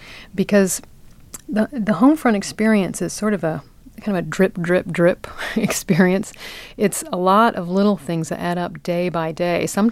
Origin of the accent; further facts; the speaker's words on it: Washington, District of Columbia, United States; I'm from Washington, D.C.